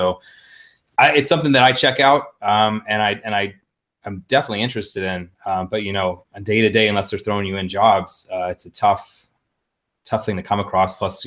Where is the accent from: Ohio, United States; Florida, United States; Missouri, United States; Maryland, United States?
Ohio, United States; Cincinnati; Like, I'm from the Midwest, Cincinnati, which is where I'm now, and visiting family.